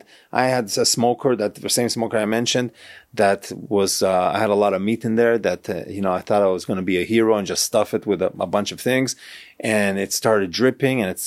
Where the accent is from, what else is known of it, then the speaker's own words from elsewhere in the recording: Israel; So growing up in Israel, and just, you know, it's something that I grew up on eating